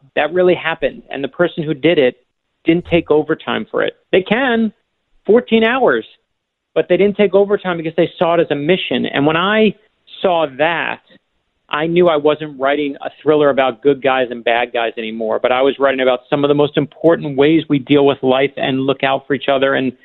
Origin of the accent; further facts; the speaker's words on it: Miami, Florida, United States; I stopped in Miami, in my hometown now.